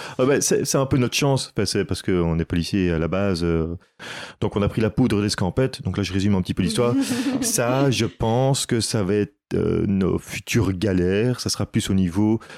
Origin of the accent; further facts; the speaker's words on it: Belgium; Il ne faut pas oublier qu'on est belge, qu'on a un passeport